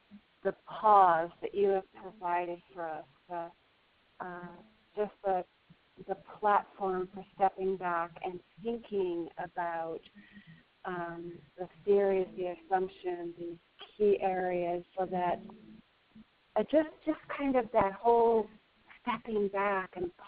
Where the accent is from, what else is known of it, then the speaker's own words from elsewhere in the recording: Denver, Colorado, United States; I'm from Denver, Colorado